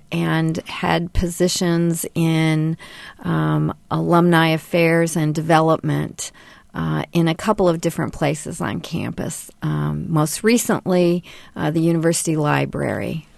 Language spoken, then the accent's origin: English; Bourbonnais, Illinois, United States; I grew up in Bradley, Bourbonnais, or Bourbonus, depending on how long ago it was when you were there.